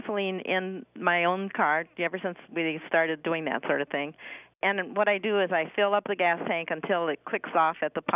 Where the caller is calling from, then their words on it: Rogers, Arkansas, United States; I'm calling you from Rogers, Arkansas.